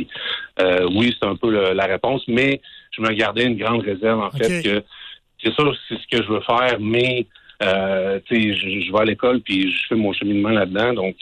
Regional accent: Quebec City, Quebec, Canada; Puis, tu sais, je viens de Québec, la neige, puis tout ça, Ottawa, c'est pareil, c'est facile.

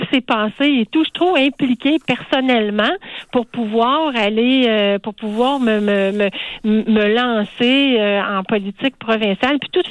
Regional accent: Quebec, Canada; now in Montreal, Canada; moi, je viens de l'Outaouais, donc je suis une intrue à Montréal

